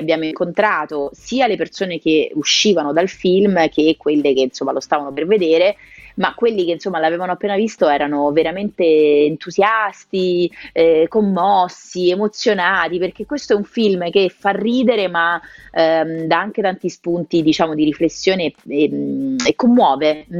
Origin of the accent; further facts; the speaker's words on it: Rome, Lazio, Italy; noi che siamo romani sappiamo non è più così